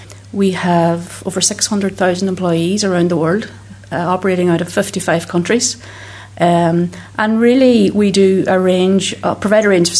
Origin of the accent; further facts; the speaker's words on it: Letterkenny, Ulster, Ireland; So I'm local, I'm from Letterkenny originally